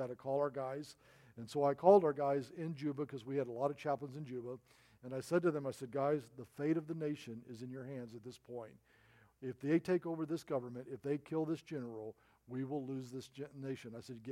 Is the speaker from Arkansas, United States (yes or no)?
yes; Little Rock, Arkansas, United States; born there; I was actually born in Arkansas. I was born in Little Rock, Arkansas.